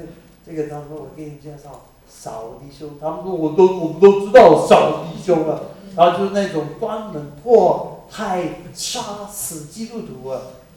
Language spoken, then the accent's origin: Chinese; Taiwan; accent: Taiwanese Mandarin; 不是鼓励之子，鼓励之子。对啊，我的台湾国语啊，了解吗